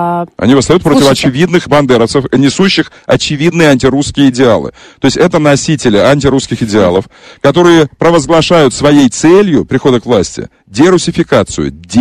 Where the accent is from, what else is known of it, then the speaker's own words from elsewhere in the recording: Crimea, Ukraine; Предлагают, в том числе нам, крымчанам. Я крымчанин, ты знаешь.